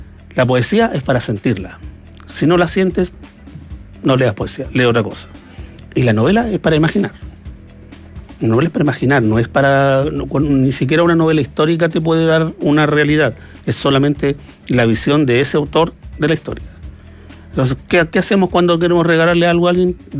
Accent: Chile

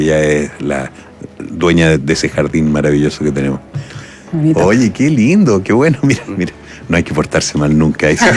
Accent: Los Ángeles, Biobío, Chile; Claro, yo soy nacido y criado en Los Ángeles.

